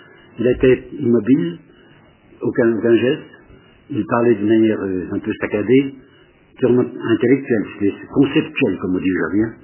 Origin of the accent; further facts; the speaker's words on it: Mâcon, Bourgogne-Franche-Comté, France; J'habitais Mâcon, je suis né à Mâcon